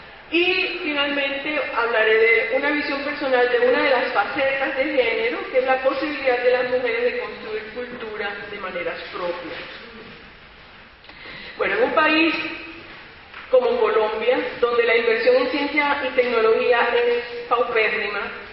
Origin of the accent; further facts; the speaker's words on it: Cuba; Yo soy cubana, entonces las formalidades me salen mal.